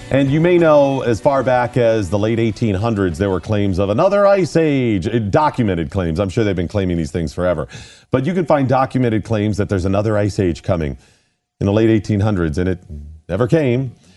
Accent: Ohio, United States; I grew up on the Great Lakes. I grew up east of Cleveland.

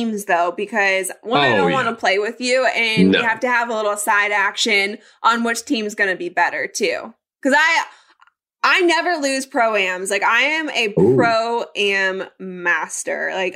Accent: Colorado, United States; I remember I grew up in Colorado, so I was so used to the ball going, you know, miles

